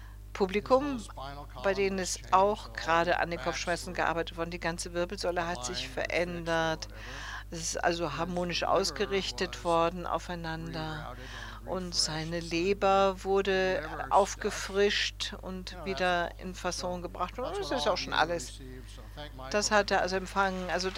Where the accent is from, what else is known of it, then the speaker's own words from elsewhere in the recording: southern Sweden, Sweden; German is a second language; Ja, ich bin aus Schweden, aus Südschweden. Wunderbares, wunderschönes Südschweden.